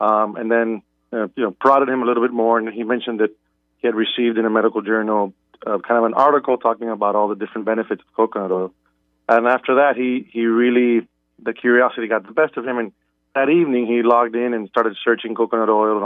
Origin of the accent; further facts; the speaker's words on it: Dominican Republic; English is a second language; We're from the Dominican Republic. What do we have here that we can make from scratch and make a product and take over the world?